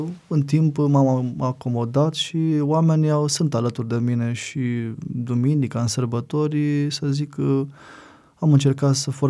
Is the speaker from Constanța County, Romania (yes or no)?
no; Maglavit, Dolj, Romania; moved away as an adult; also born or lived in Craiova; now in Mehedinți, Romania; eu nefiind mehedințean de Baștin, am venit din Dolj, din comuna Maglavit. Mi-a fost greu la început un pic pentru acomodare